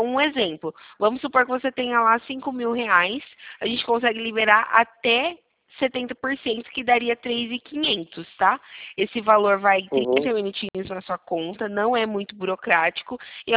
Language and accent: Portuguese; Santa Bárbara d'Oeste, São Paulo, Brazil; Eu sou aqui de Santa Bárbara do Oeste, no interior de São Paulo.